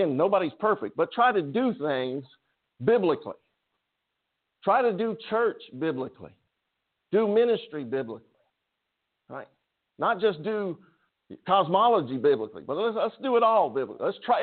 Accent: England, United Kingdom; I guess because I'm not German. I'm English.

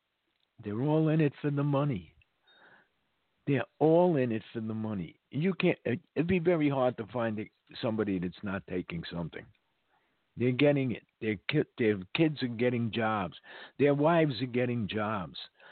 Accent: New York, United States; And believe me, I grew up in New York.

